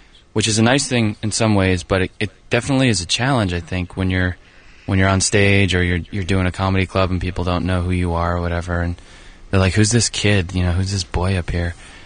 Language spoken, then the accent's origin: English; New Jersey, United States; I think, even though I'm from Jersey, I still could use a little help.